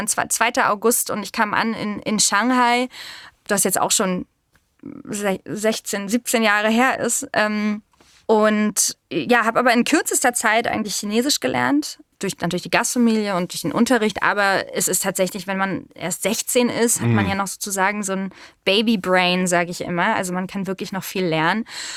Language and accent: German; Germany; Und zwar, ich bin ja in Deutschland geboren und war aber immer, wie soll ich sagen, also sie wurde jedenfalls immer das Gefühl gegeben, wir sind die Ausländer in der Klasse.